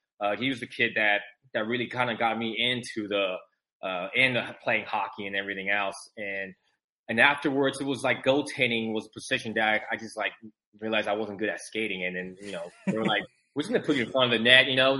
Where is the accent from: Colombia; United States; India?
United States; San Francisco, California; also born or lived in Taiwan; My family and I immigrated from Taiwan, you know. So we grew up in California, San Francisco, Bay Area.